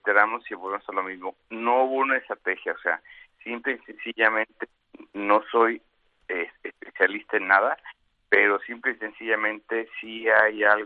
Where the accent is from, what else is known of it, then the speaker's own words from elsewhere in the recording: Mexico; que siempre ha sido uno de los que más respetamos como mexicanos